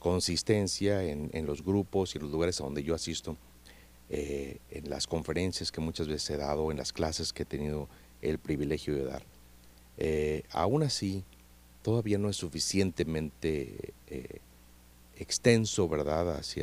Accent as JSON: {"language": "Spanish", "country": "Mexico", "said": "nos forma a nosotros como mexicanos"}